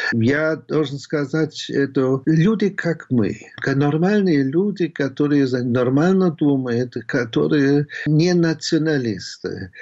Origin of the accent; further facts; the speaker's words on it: Berlin, Germany; Russian is a second language; мы были в Баварии эвакуированы и вернулись на Восточный Берлин. Так что я вырос в Восточном Берлине, хотел заниматься русским языком, но не дали мне, что было странно, и я переехал, не бежавший, переехал в Западный Берлин.